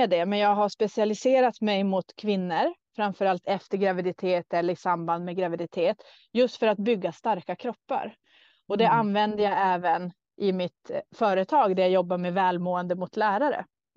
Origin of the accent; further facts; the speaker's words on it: Norrbotten County, Sweden; accent: Norrbotten dialect; Många vet nog att jag är norrlänning, norrbottning. Det kan man höra på min dialekt.